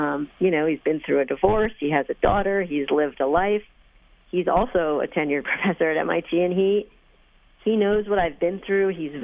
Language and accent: English; Brooklyn, New York, United States; we live in a beautiful home in Cambridge. We have a garden. You know, I grew up in Brooklyn. We had no garden.